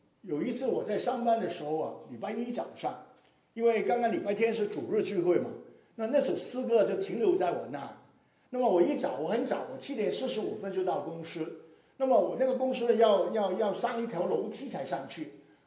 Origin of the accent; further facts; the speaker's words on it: Hong Kong; Chinese is a second language; 我已经比其他香港人已经比较好了啊，若不是我就开始讲广东话了。